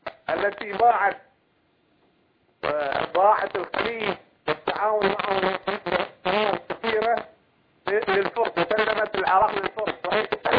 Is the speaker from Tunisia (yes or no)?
no; Bahrain; لأننا أخطأنا خطأ كبيرا كبحرينيين وما زلنا نخطأ